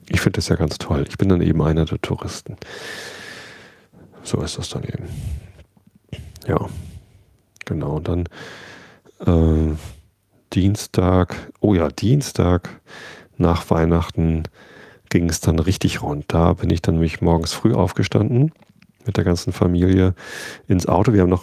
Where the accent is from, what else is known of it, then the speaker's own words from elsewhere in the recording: Wistedt, Lower Saxony, Germany; durch Wisted durch, da wo ich aufgewachsen bin